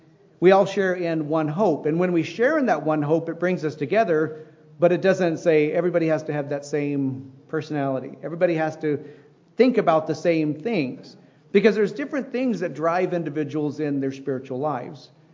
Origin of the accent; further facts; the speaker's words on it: Midwest, United States; now in California, United States; I grew up in the Midwest. I was different even from my brothers and sisters. So when I came to California, it was fit right in.